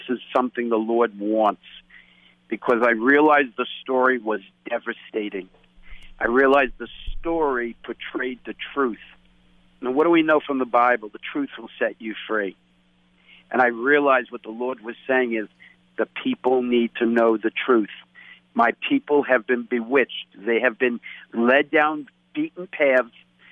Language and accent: English; New Jersey, United States; I'm a guy from New Jersey.